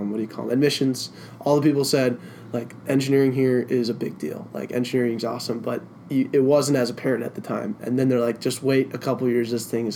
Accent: Denver, Colorado, United States; I'm from Denver

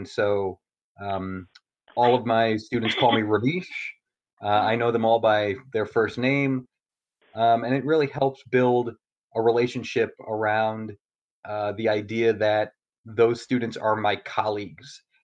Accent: New York, United States; now in Nebraska, United States; I'm originally from New York, and I went to school in New York City, so my parents still live out in Long Island. And I came to Nebraska for graduate school.

